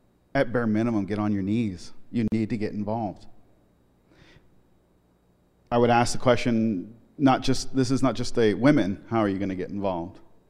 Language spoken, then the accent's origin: English; Portland, Oregon, United States; I grew up in Portland. We didn't have anything like that, nothing close to it.